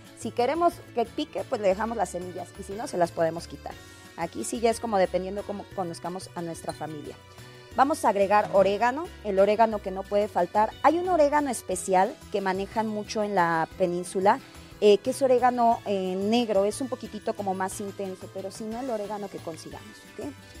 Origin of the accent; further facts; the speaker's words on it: Mexico; como buen mexicano no puede faltar